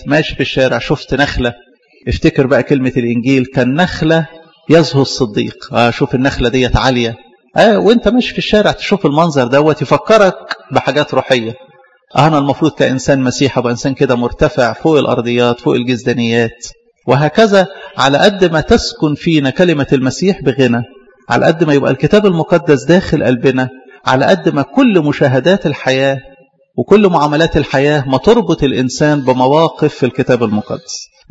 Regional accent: Egypt; بلدنا مصر لما قبلت الإيمان

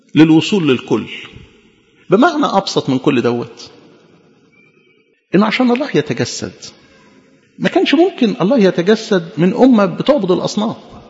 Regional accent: Egypt; ومن مصر دعوت ابني كفرحة بهجة لينا كمصريين

